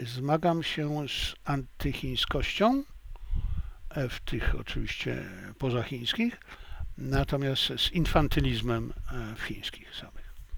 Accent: China; now in Poland; mimo tego, że jestem Chińczykiem, uważam się za Chińczyka

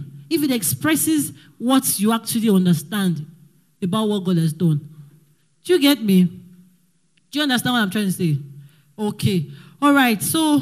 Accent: Delta, Nigeria; because I grew up in Delta State

